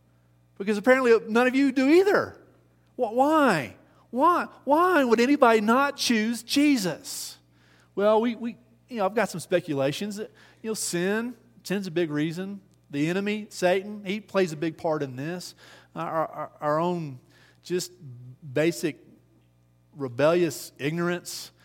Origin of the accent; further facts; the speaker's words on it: Bonham, Texas, United States; I'm from Bonham, Texas. Can anything good come out of Bonham? I don't know. Not a whole lot's come out of Bonham. It's a small town in northeast Texas.